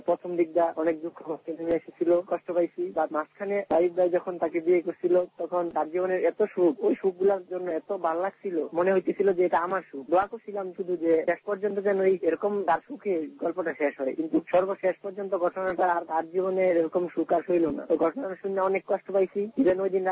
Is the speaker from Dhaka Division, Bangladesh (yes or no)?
yes; Narsingdi, Dhaka Division, Bangladesh; আমার বাড়ি নরসিংদী বাবুঘাট।